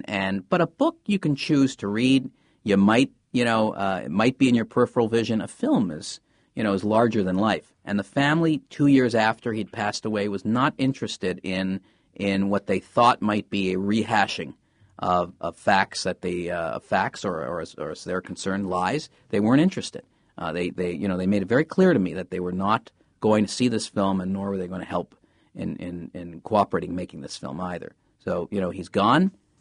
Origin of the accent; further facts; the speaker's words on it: Canada; now in Hollywood, United States; But as a Canadian, I was successful in getting it made.